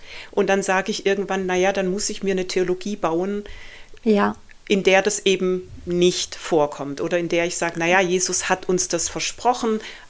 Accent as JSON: {"language": "German", "region": "Baden-Württemberg", "country": "Germany", "said": "Jetzt komme ich aus dem Schwabenland."}